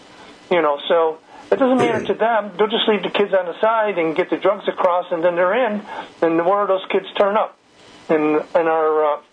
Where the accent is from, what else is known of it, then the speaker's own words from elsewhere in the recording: Chicago, Illinois, United States; So, I'm beside myself because I grew up in the Mexican community in Chicago.